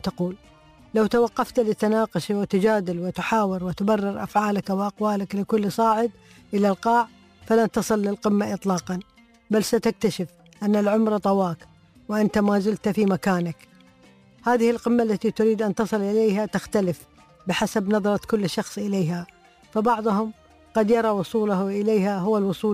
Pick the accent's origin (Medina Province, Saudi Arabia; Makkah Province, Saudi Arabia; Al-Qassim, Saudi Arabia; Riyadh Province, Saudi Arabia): Riyadh Province, Saudi Arabia; Al Ghat; وهي تبعد حوالي 30 كيلو عن محافظة الغاط بلدتي التي كنت وقتها أسكن بها